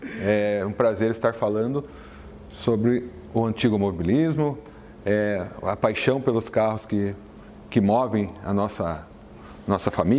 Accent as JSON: {"language": "Portuguese", "town": "União da Vitória", "region": "Paraná", "country": "Brazil", "tie": "born there", "said": "Ó, eu sou nascido em União da Vitória"}